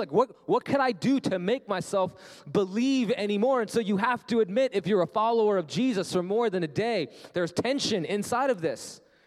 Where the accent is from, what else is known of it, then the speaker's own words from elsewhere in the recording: India; I loved growing up in India. The only thing I knew about America was Saved by the Bell.